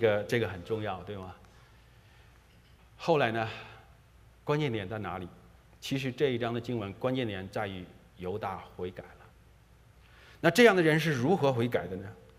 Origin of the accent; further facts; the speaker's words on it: China; now in Canada; 就像这个当年的这个我们中国人到了加拿大来修铁路一样